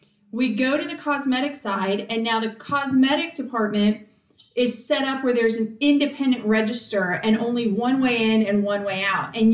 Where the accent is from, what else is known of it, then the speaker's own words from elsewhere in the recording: Virginia Beach, Virginia, United States; I grew up in Virginia Beach, pretty safe area, right?